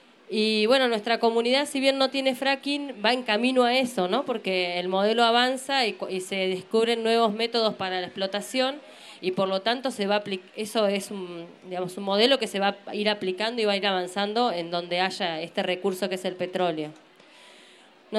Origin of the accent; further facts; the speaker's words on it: Neuquén, Argentina; Nosotros venimos de Neuquén, somos parte del pueblo mapuche, venimos con otra comunidad vecina de la zona nuestra